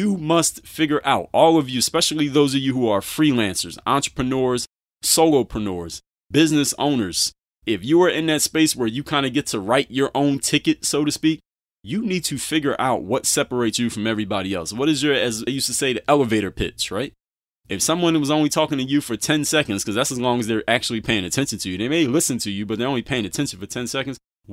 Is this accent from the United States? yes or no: yes; Philadelphia, Pennsylvania, United States; I could say, listen, I'm from Mount Airy in Philadelphia. I went to Penn State Altoona and I stayed at these apartments called College Park.